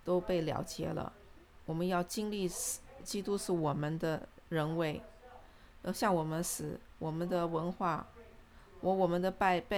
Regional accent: New York, United States; 我是从纽约来的

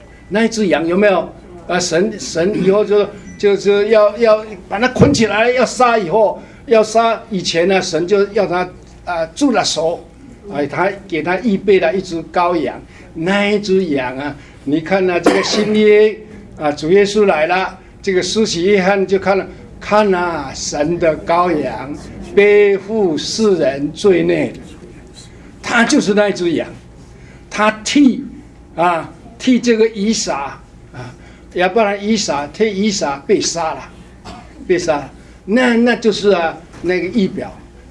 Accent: China; 我们中国人呢、这个造字啊也很有讲究了啊

